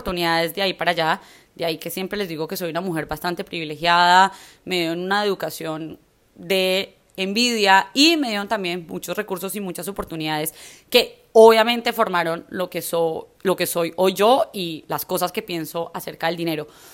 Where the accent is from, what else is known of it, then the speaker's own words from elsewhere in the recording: Manizales, Caldas, Colombia; also born or lived in Pensilvania; Nosotros no somos de la capital. A mí me criaron en Manizales. Yo nací en Pensilvania Caldas. Y mis papás nacieron en Samaria Caldas, que es un lugar muy alejado